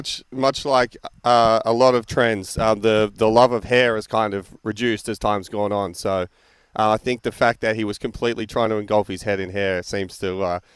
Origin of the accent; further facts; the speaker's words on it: Hyden, Kentucky, United States; I am from Hyden, Kentucky, but just have a great affinity for Australia, so much so that I put on their accent.